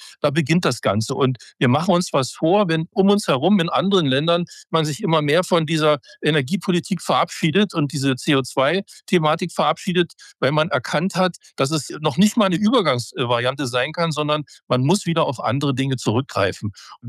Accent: East Germany, Germany; born or raised there

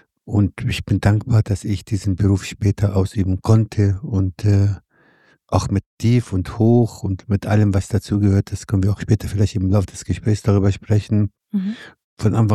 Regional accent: Beirut, Beirut Governorate, Lebanon; German is a second language; moved away as an adult; ich bin in Beirut aufgewachsen, in einer Familie, die sehr kosmopolitisch, sehr offen ist. Es war formal muslimisch

